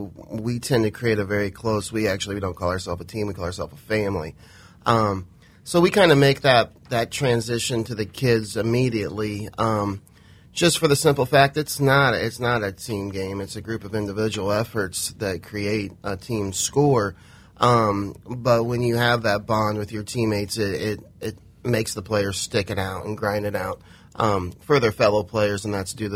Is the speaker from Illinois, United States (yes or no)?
yes; Hamilton, Illinois, United States; I grew up small town down by Quincy, Illinois, Hamilton, Illinois.